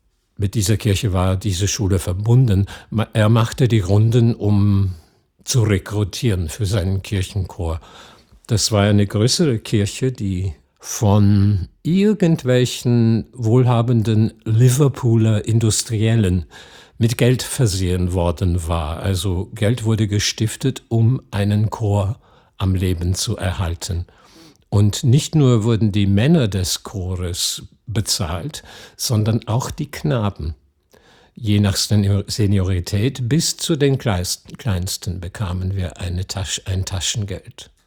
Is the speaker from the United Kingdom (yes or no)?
yes; North West England, United Kingdom; German is a second language; also born or lived in Scotland / Leeds; Dann sind wir, so sagen es die Schotten, ausgewandert nach Nordengland. Zunächst einmal nach Leeds. Kurz danach zogen wir in eine Stadt etwas nördlich von Liverpool an der Nordwestküste Englands namens Southport